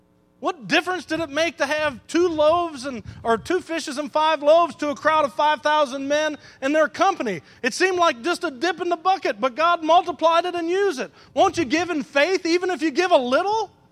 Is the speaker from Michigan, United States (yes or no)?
yes; Michigan, United States; My kids grew up in Mississippi. I grew up in Michigan making tunnels in the snow.